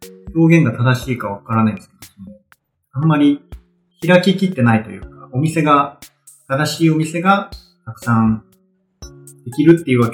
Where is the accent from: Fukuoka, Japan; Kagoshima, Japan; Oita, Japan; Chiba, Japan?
Chiba, Japan; Kisarazu; also born or lived in Tokyo; 生まれてから、僕は、はい、高校卒業までは、千葉の木更津出身なので、木更津で、育ったんです、ね。そこから東京に行って、